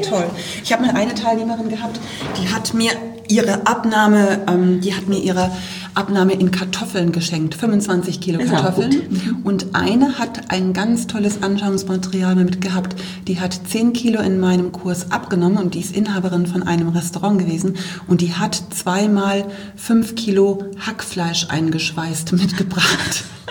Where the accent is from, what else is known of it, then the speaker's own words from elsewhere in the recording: Bremen, Germany; ich komme ja aus Bremen